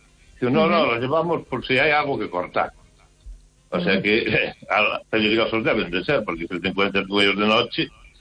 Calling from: Narón, Galicia, Spain

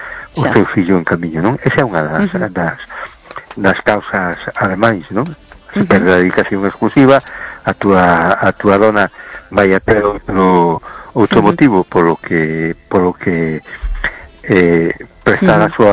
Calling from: Cologne, North Rhine-Westphalia, Germany; de Colonia. ¿Qué tal estamos?

